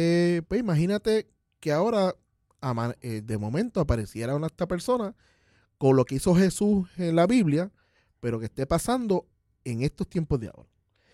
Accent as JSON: {"language": "Spanish", "town": "San Patricio", "country": "Puerto Rico", "said": "Yo soy de San Patricio, no quiero ir para ningún lado."}